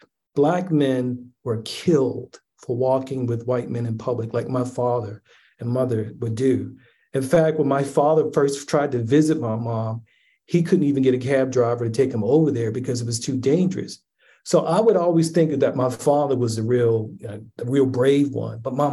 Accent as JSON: {"language": "English", "town": "Baltimore", "region": "Maryland", "country": "United States", "tie": "born or raised there", "said": "I thought that growing up in Baltimore, which is supposedly the North, that I grew up in a really kind of, I wasn't in a Jim Crow South"}